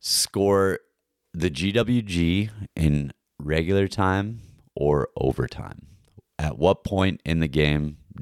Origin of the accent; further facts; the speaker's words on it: Canada; But I am so Canadian, and I love Canada so much.